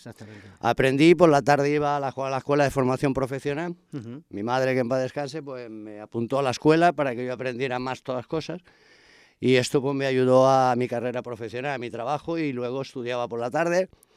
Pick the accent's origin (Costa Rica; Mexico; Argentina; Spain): Spain; Barcelona, Catalonia; also born or lived in Antequera; Yo procedo de Barcelona, he crecido en Barcelona, mis padres me trajeron con 12 añitos más o menos